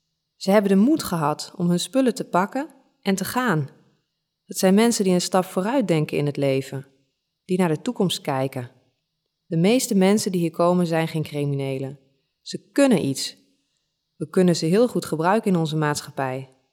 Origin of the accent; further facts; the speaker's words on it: Netherlands; also born or lived in Africa; omdat ik een Nederlandse ben. Ik ben in Afrika opgegroeid, maar toch is er zo'n afstand.